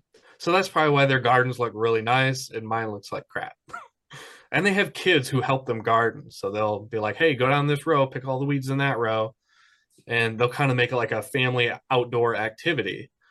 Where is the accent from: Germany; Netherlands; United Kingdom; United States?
United States; Oklahoma; Like, I'm from Oklahoma, and it's super hot.